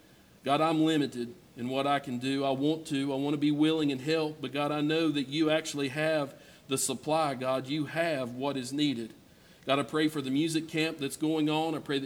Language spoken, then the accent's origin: English; Mountaindale, United States; I grew up in Mountaindale. Our church was exactly a mile away from the house.